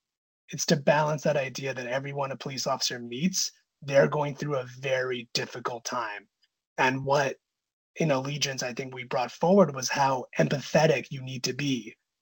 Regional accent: Canada; born there; I was one of the few Punjabi kids on the team. That's the background of my family. I was born here in Canada. My parents had come from India.

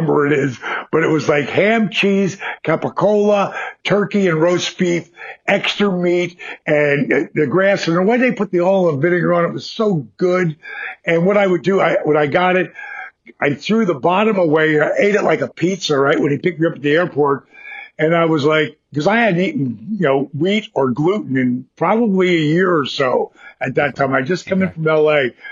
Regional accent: Point Pleasant, New Jersey, United States; Like I went to a buddy's mine house for 4th of July and we're both from Point Pleasant, New Jersey.

